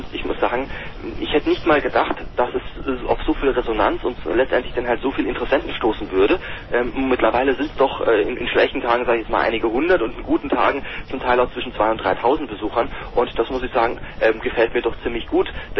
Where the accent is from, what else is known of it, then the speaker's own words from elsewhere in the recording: St. Wendel, Saarland, Germany; Ich bin aus dem Saarland, genauer gesagt aus St. Wendel.